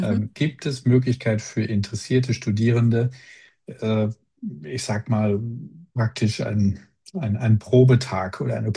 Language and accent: German; Cologne, North Rhine-Westphalia, Germany; ich komme hier aus Köln